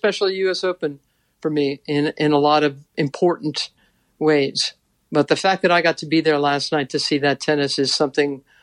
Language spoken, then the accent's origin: English; Queens, New York, United States; I've loved being in Queens these last few weeks. I'm a chick from Queens.